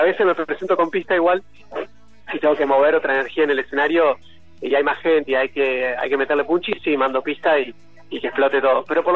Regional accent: La Plata, Buenos Aires Province, Argentina; Fue allá en mi ciudad natal, en La Plata

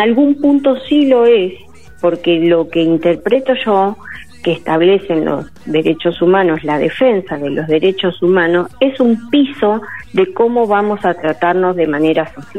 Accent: Argentina; de qué cosas como sociedad argentina que somos

